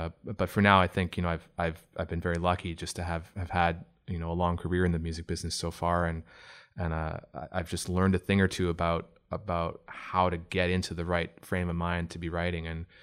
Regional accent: Oshawa, Ontario, Canada; And I'm here at FMO because I come from the area. I'm from Oshawa. I grew up in Oshawa originally, and then I started my career in Toronto.

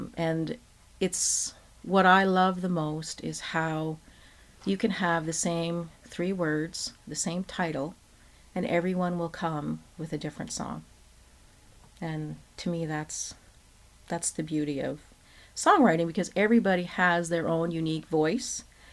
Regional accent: Canada; I'm French Canadian, so I grew up listening to fiddle music and, you know, Acadian kind of music.

